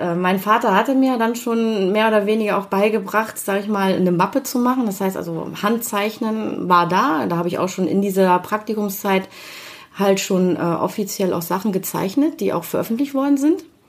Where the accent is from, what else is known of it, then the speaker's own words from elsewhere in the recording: Düsseldorf, North Rhine-Westphalia, Germany; Und aufgewachsen hier in Düsseldorf im Studentenheim in Bilk.